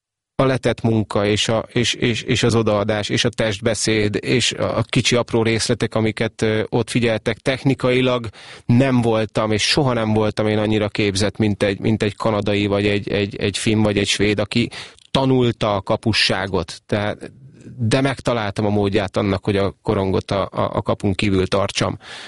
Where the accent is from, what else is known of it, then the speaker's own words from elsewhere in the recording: Hungary; now in Canada; úristen, megérkeztem magyarként